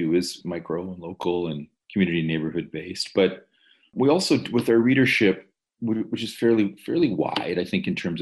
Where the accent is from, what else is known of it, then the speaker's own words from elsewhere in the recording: Toronto, Ontario, Canada; as a Torontonian, as a Canadian